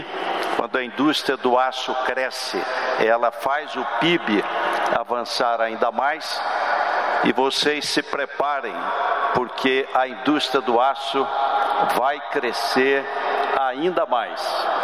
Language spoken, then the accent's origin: Portuguese; Pindamonhangaba, São Paulo, Brazil; encontrei aqui alguns trabalhadores que moraram na minha cidade natal, Pindamonhangaba